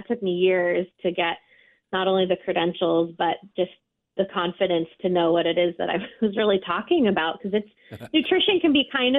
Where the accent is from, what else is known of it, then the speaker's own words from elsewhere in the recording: Portland, Oregon, United States; So my background, I was a fine art major. I'm from Portland, Oregon, and I knew that I wanted to do some traveling after college.